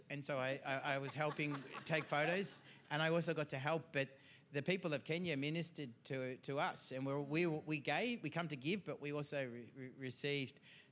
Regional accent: Mitcham, Victoria, Australia; I grew up in Mitcham, and I was renting with my cousin in Box Hill North.

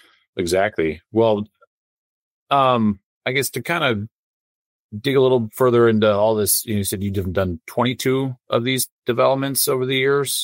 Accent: Montana, United States; the town I grew up in, I grew up in Montana. And so the town I grew up in became popular from a recent, you know, Yellowstone show.

